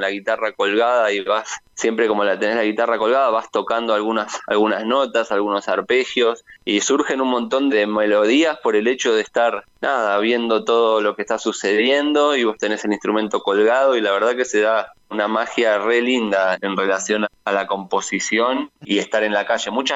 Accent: Argentina; born there; also born or lived in Montevideo, Uruguay; Así que más allá de que nací en Argentina

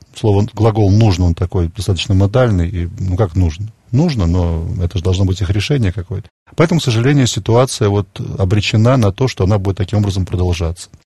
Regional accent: Belarus; когда все узнали, что я из Беларуси

